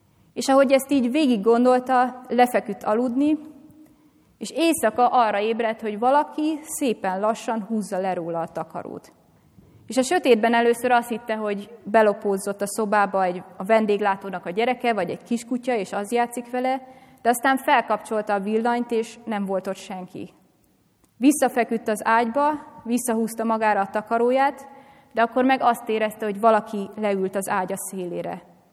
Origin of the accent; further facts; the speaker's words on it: Great Hungarian Plain, Hungary; Én alföldi vagyok, úgyhogy ismerek kellemesebb elfoglaltságokat is